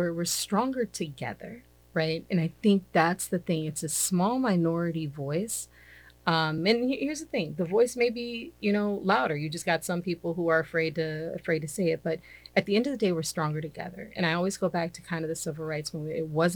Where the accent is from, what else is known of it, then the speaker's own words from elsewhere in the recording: Arizona, United States; I'm actually from a red state. I'm from a John McCain state, I would say. I'm from Arizona. It doesn't get any more red than that, right?